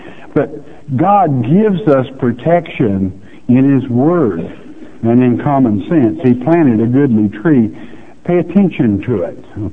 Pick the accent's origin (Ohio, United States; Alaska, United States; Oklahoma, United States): Oklahoma, United States; I was born and raised down here in Tornado Alley in Oklahoma